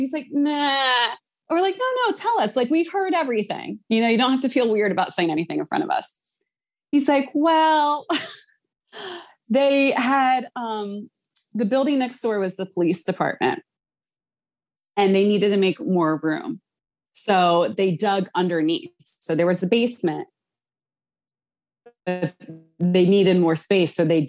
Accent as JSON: {"language": "English", "town": "Philadelphia", "region": "Pennsylvania", "country": "United States", "said": "It is a great city and I'm from Philly."}